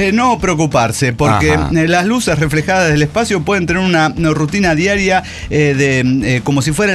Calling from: Querétaro, Mexico; Desde Querétaro, México

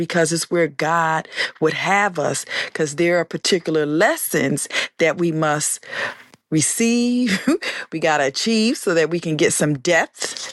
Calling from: Newark, New Jersey, United States; Again, I am calling from Newark, New Jersey, where the weather has been beautiful.

